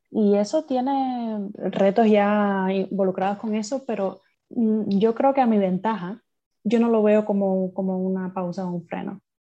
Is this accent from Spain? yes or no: no; Cuba; moved away; tú eres cubano, yo soy cubana, enseguida hicimos una amistad bien bonita.